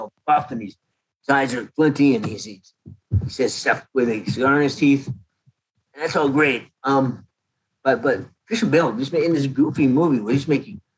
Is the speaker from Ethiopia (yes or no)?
no; Canada; Yeah, sometimes it got really cold. When I think of cold is going on camping trips. Like, we go on camping trips in November.